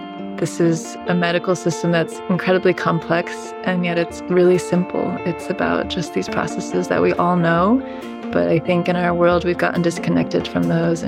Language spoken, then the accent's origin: English; Colorado, United States; I was interested in extreme conditions of the body, weightlessness, high altitude growing up in Colorado.